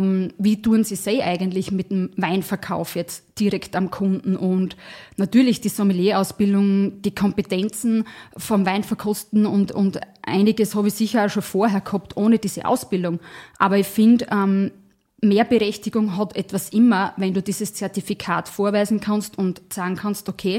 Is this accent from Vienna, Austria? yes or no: no; Styria, Austria; now in Burgenland, Austria; ich bin die steirische Burgenländerin. Da merkt man es am leichtesten, weil natürlich meine Heimat wird immer die Südoststeiermark bleiben. Da bin ich aufgewachsen, da sind die Wurzeln. Aber zu Hause bin ich mittlerweile schon sehr im Burgenland auch